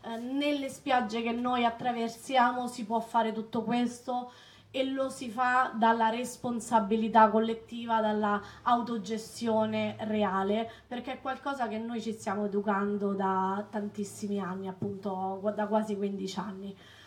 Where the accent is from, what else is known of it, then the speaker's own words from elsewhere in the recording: Rome, Lazio, Italy; noi non la conoscevamo, noi siamo di Roma, non ci siamo mai andati là